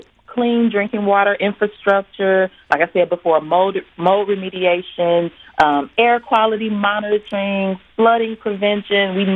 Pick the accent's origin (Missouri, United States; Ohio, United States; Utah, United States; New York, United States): Missouri, United States; St. Louis; as a black woman growing up in St. Louis